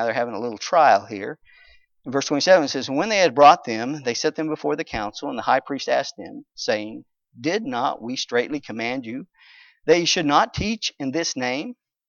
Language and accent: English; United States; born there; it's only God's blessing that I was born in America.